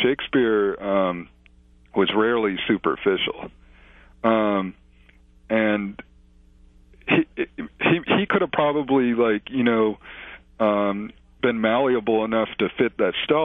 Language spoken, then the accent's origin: English; Dallas, Texas, United States; I'm originally from Dallas, so I'm a Cowboys fan.